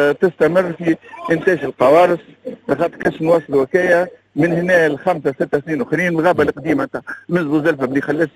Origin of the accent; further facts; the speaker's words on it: Tunisia; معناتها أنا كنت تونسي عنده علاقة بمنتوج تونسي